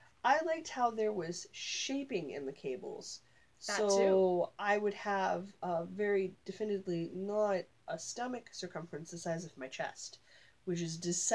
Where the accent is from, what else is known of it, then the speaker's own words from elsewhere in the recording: Canada; Celsius, ladies and gents. We are Canadian.